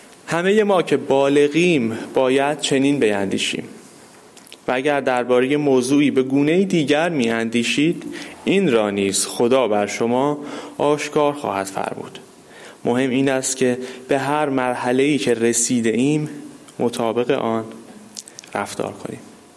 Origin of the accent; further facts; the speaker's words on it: Iran; این زمان ها فقط برای ما که از خاورمیانه اومدیم یا از ایران اومدیم نیست